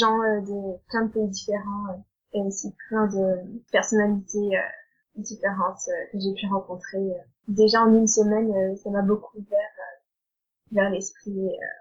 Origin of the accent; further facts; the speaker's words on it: Ballon-Miré, Pays de la Loire, France; now in Denmark; j'ai 16 ans, presque 17. Et maintenant, j'habite au Danemark, au nord de Copenhague. Voilà. Et sinon, en France, je viens de Ballon-Miré